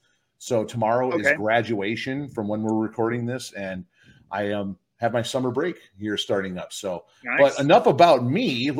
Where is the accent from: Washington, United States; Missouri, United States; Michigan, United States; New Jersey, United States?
Michigan, United States; Alpena; I have another Austin Brothers brew from my hometown of Alpena, Michigan.